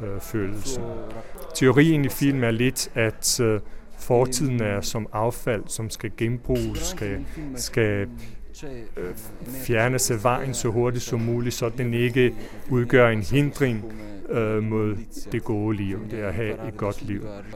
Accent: Trentino-Alto Adige, Italy; also born or lived in Padua; Jeg er selv vokset op i bjergene. Jeg er ikke født op i bjergene. Jeg blev født i Padova, tæt på Venedig. Men jeg har tilbragt meget af min tid, min barndom, i bjergene i Sydtirolen

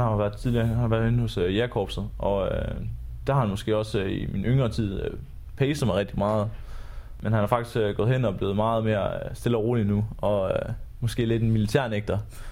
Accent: Jutland, Denmark; Nu kommer jeg fra Jylland, ligesom mange af mine andre kolleger, vi gør.

